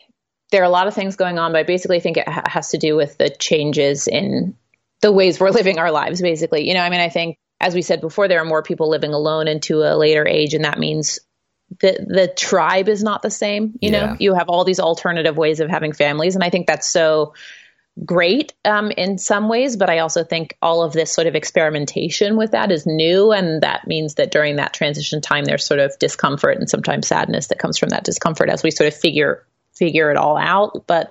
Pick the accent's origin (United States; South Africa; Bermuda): United States; Maryland; I grew up in Maryland